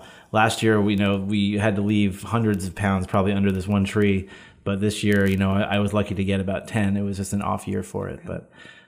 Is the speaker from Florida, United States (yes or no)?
no; Millerton, New York, United States; an amazing greens producer out of Millerton, New York, which is my hometown.